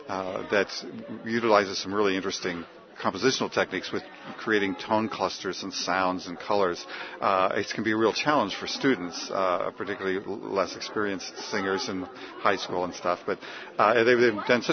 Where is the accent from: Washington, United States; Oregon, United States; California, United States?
Washington, United States; Seattle; I'm the guest conductor for the Honor Choir here. I'm from Seattle.